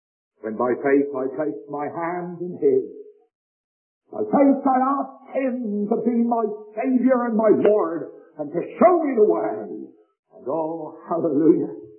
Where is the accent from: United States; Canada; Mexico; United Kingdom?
United Kingdom; South West England; As you can tell by my dialect, at least really I'm the only one without a dialect here, but I come from the west country of England.